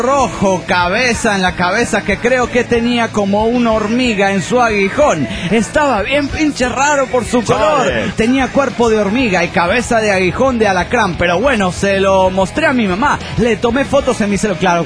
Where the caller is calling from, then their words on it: Coacalco, State of Mexico, Mexico; de Coacalco, Estado de México.